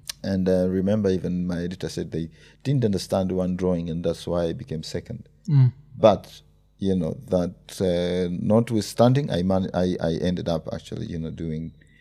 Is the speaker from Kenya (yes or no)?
yes; Kenya; people have always, known that I'm Kenyan